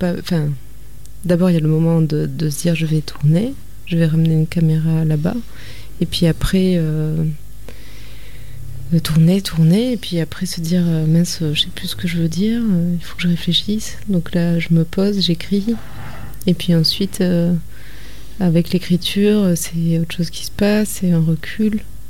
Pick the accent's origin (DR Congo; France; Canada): France; Occitanie; also born or lived in Paris; Je suis des Hautes-Pyrénées.